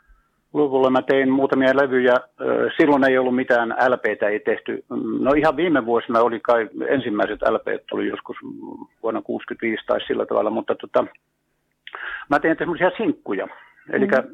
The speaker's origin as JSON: {"language": "Finnish", "town": "Multia", "region": "Central Finland", "country": "Finland", "tie": "born there", "also_born_or_lived": "Turku / Tampere", "lives_now": "Helsinki, Finland", "said": "mä oon asunut jo vuodesta 1960 lähtien, olen asunut Helsingissä, vaikka sitä ennen mä synnyin Keski-Suomessa Multialla ja sitten mä asunut Turussa aika pitkään ja Tampereella aika pitkään ja joo, sitten lopulta tänne Helsinkiin muutin."}